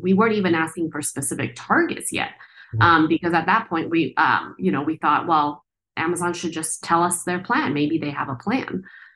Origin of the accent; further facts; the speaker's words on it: California, United States; you know, the my hometown where I grew up and where my parents live still in Southern California is a big logistics hub